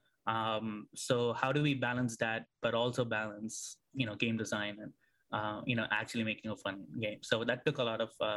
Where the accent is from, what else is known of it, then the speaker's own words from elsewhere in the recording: India; when I was growing up in India